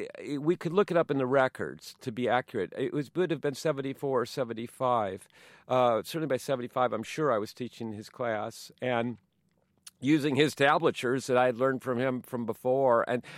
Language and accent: English; Chicago, Illinois, United States; I'm doing this thing about growing up in Chicago and how coming home in Chicago for me has always been like going on a vacation.